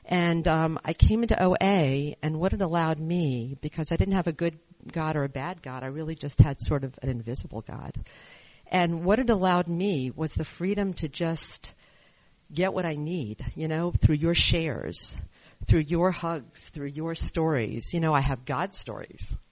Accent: Virginia, United States; from Virginia.

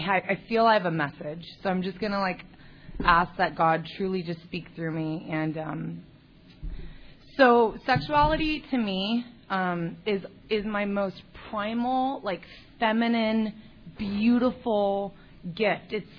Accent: La Cañada, California, United States; And I grew up in La Cañada, and I just, like, did not fit in there.

